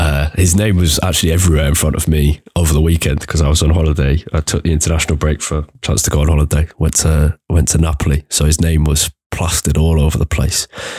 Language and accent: English; London, United Kingdom; I grew up in North London near the Emirates